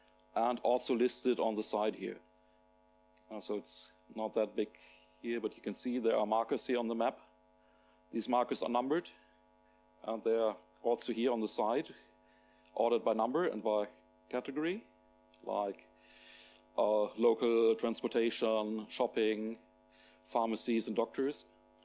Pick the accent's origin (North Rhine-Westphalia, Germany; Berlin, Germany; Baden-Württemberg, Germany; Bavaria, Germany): North Rhine-Westphalia, Germany; Bielefeld; I'm from Bielefeld in Germany. Yes, the city does exist.